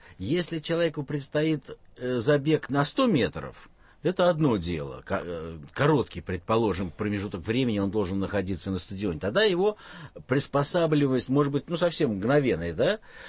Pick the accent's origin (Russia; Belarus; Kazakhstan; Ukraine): Russia; Я говорю, из России.